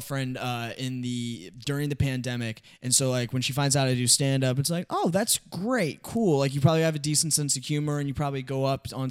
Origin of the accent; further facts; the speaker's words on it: Missouri, United States; because I'm from Missouri, the heart of the Midwest.